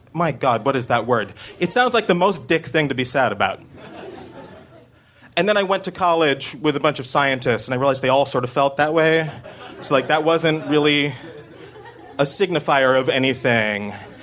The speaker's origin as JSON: {"language": "English", "town": "Corvallis", "region": "Oregon", "country": "United States", "tie": "born or raised there", "said": "And I grew up in Corvallis, Oregon, which is like the pro."}